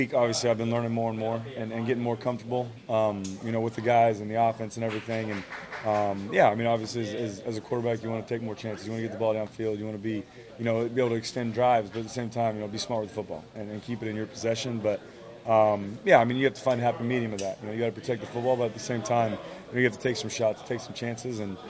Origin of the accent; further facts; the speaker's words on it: Bakersfield, California, United States; And then growing up in Bakersfield, not a lot of people know this, that, you know, in the summer it's in triple digits, and I think we've had about two or three winters since I've been there that it snowed.